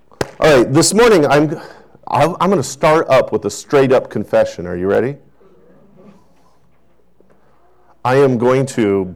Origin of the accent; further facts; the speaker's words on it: North Dakota, United States; There was a tree in front of my house that I grew up in North Dakota.